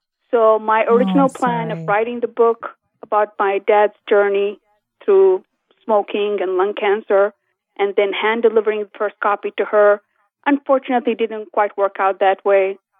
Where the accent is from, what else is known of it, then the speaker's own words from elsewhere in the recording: Kurdistan Region, Iraq; I'm originally from Kurdistan of Iraq.